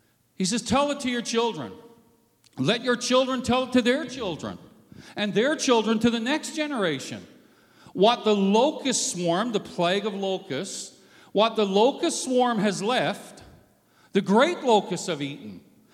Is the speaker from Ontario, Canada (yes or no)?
no; Newfoundland and Labrador, Canada; I grew up in Newfoundland in the days of the cod moratorium when the cod fishery that the province of Newfoundland depended on collapsed because of overfishing by foreigners and so on.